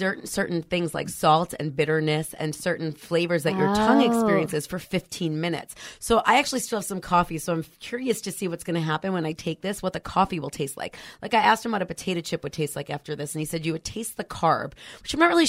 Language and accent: English; New York, United States; now in San Francisco, United States; I'm originally from New York.